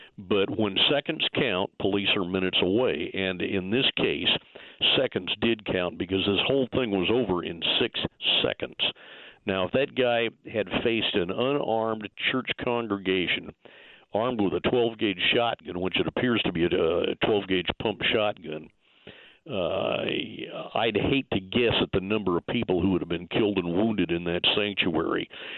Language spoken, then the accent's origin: English; Pacific Northwest, United States; I live in the West. I grew up out here in the Pacific Northwest